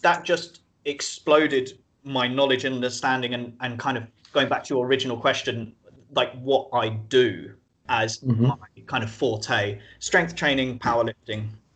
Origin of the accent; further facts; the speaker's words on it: Lewis, Scotland, United Kingdom; also born or lived in Australia; now in Brighton, United Kingdom; on the ships, in my hometown in Lewis, and then over in Australia, and then back here in Brighton.